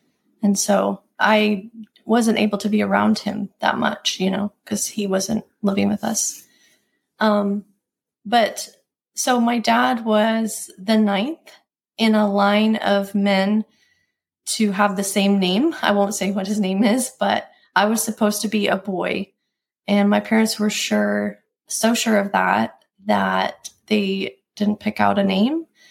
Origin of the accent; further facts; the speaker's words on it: Singapore; born there; Before I was born, my parents left the U.S. to be missionaries. So I was born in Singapore.